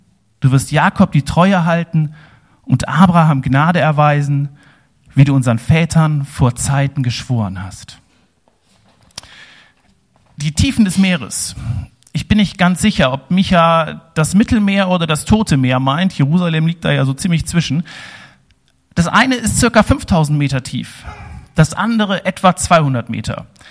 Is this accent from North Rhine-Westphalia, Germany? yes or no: yes; Mönchengladbach, North Rhine-Westphalia, Germany; also born or lived in Bavaria; Ich komme aus Mönchengladbach, großes katholisches Umfeld, war viele Jahre in Bayern